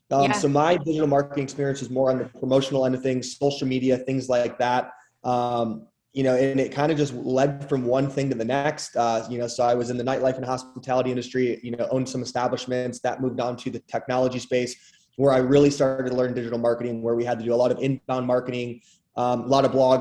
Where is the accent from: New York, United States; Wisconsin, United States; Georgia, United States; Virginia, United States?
Wisconsin, United States; Racine; now in Milwaukee, United States; I moved, I'm from Racine, Wisconsin. So I moved to the big city, Milwaukee, Wisconsin